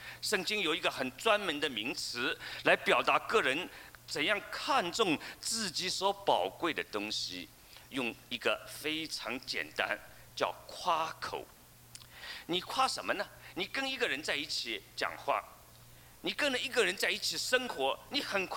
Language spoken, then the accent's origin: Chinese; China; 就像我们是中国人，有的人觉得中国人很了不起，我们中国人有5000年的文明